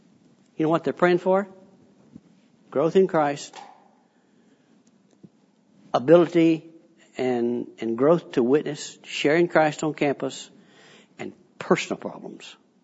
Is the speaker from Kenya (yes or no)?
no; Texas, United States; I was raised up in the Panhandle of Texas, and the deepest water we ever saw was in an irrigation ditch.